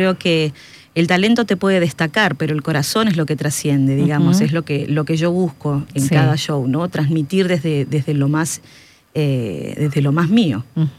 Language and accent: Spanish; Tres Arroyos, Buenos Aires Province, Argentina; now in Mendoza, Argentina; El otro día me decía mi familia, vos ya no sos de Tres Arroyos, no. Digo, la verdad que me siento más mendocina que un mendocino a veces